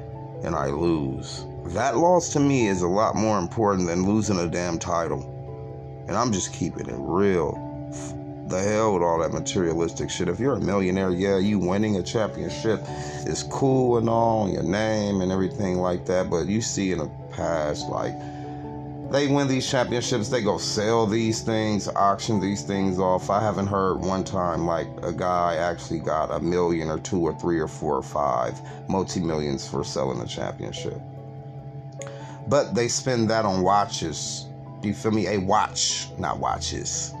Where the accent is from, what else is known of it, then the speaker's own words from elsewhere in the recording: Sacramento, California, United States; I grew up in the heart of the hood, you feel me? Strawberry Manors, Del Paso Heights. I'm from Sacramento, California.